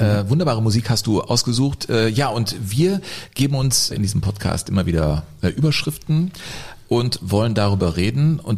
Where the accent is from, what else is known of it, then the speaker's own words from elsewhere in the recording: Cologne, North Rhine-Westphalia, Germany; born there; Ich war natürlich immer schon als gebürtiger Kölner.